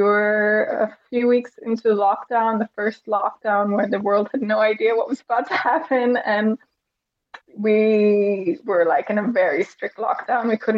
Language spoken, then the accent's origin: English; Midwest, United States; now in Europe; So I am originally from the Midwest, and I live in Europe.